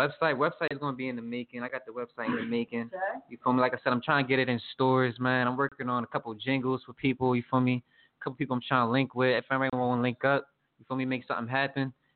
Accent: New Jersey, United States; also born or lived in Philadelphia; I'm from everywhere, man. I was born in Philly, man. South Jersey. Everywhere, man.

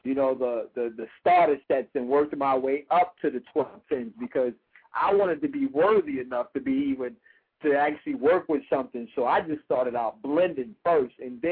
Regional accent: Chicago, Illinois, United States; I come from Chicago, so, you know, mm-hmm. anything that come out of Chicago is definitely has to be some tight blends.

